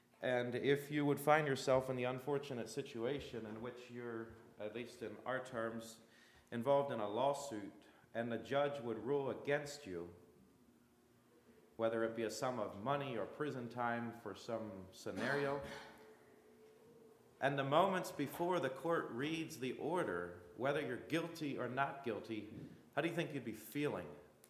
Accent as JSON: {"language": "English", "country": "United States", "said": "I'm American. Not Canadian"}